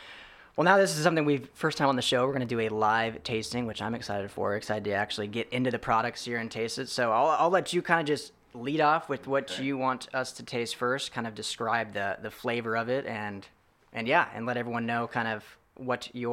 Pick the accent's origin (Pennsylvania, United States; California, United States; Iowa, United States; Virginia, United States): California, United States; Pasadena; Well, obviously, we're here in Pasadena, my hometown, now that I live here, too.